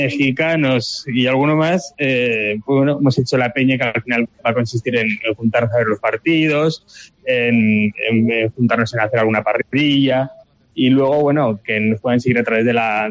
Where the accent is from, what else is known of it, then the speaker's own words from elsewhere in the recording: Huesca, Aragon, Spain; moved away as an adult; now in Peru; yo soy HTV de Huesca de toda la vida, pero hace 5 años, por oportunidad laboral, me vine para el Perú.